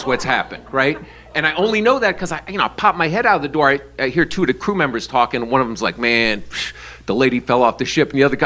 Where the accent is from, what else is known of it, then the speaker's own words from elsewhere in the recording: New York, United States; I'm like, hey, I'm from New York.